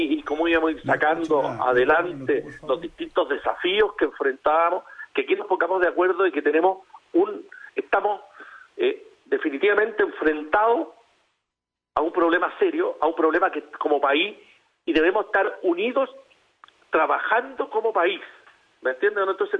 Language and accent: Spanish; Chile; cuando enfrentados a una causa común como chileno